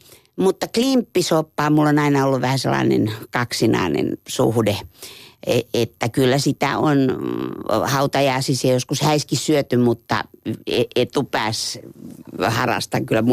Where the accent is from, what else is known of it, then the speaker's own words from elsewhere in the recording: Helsinki, Uusimaa, Finland; born there; mä oon syntynyt Helsingissä opiskelijavanhemmille, mutta koska perhe oli kirjoilla Seinäjoella, niin syntymäpaikaksi myöhemmin merkittiin Seinäjoki.